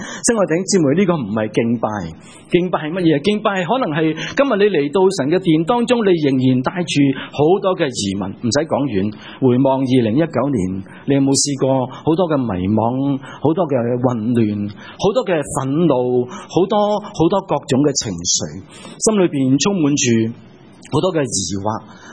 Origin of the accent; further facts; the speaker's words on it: Hong Kong; 就是一个呢土生土长的香港人在、油麻地市区荡失路的故事